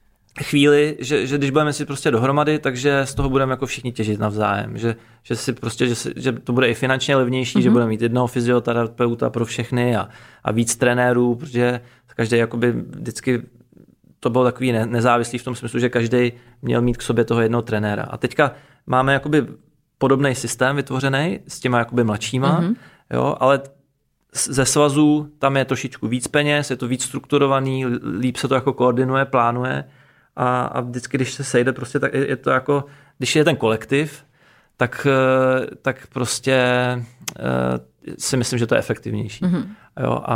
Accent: Prague, Czechia; Samozřejmě my jsme byli trošku jako ujetí v tom, že jsme byli z Prahy.

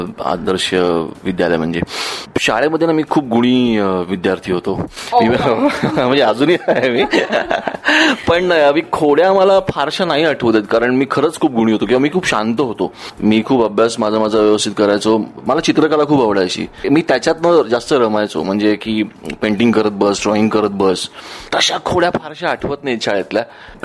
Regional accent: Pune, Maharashtra, India; born there; जन्माचं लोकेशन जिथे आता बसून आपण इंटरव्ह्यू करतोय तेच पुणे. त्यामुळे मी, माझा जन्म पुण्यात झाला.

